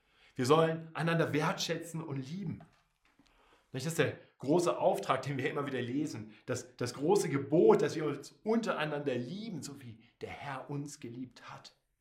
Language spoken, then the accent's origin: German; Munich, Bavaria, Germany; Ich bin aus München